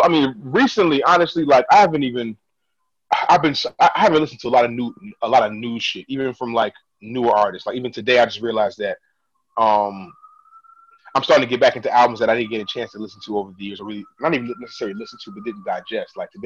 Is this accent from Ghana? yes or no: yes; Ghana; I'm Ghanaian